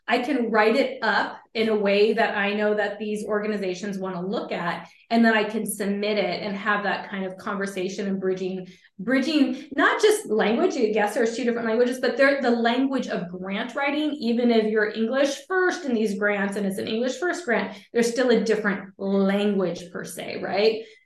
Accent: Michigan, United States; now in Guam; I'm actually based in Guam and I'm originally from Michigan, but I've lived in a lot of different places in the States

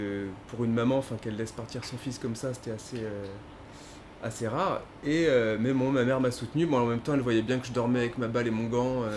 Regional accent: Lyon, Auvergne-Rhône-Alpes, France; moi je suis de Lyon et j'ai grandi dans une petite ville qui est en banlieue lyonnaise.

